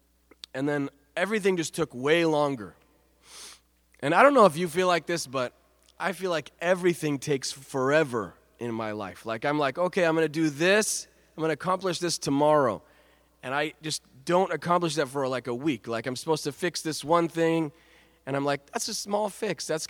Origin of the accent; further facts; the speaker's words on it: Israel; we came from Israel, and we were living in Be'er Sheva. Be'er Sheva is like kind of a desert.